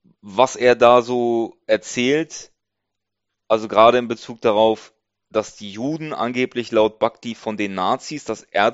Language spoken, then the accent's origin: German; Germany; Ich bin in der BRD aufgewachsen